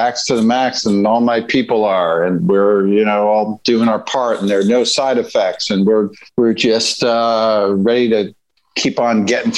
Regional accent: New Jersey, United States; I am. I'm from New Jersey, and I still live. I've been just around the New York, New Jersey area my whole life, and it's a great place.

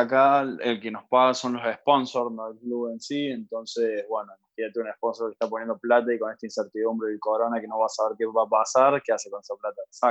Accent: Tucumán, Argentina; los dos somos tucumanos, así que nada, no se negocia acá.

